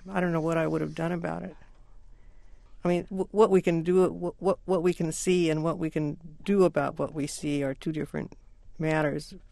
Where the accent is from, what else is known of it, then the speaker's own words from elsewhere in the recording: the West, United States; You know, I grew up in the West, and we always had this theory that if you kept the snake in your eyeline, the snake wasn't going to bite you.